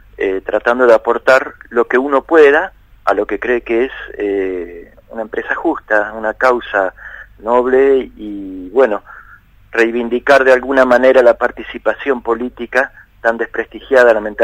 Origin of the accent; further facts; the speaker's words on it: Santa Fe, Argentina; yo soy santafesino y pensaba toda la vida ser sacerdote en Santa Fe.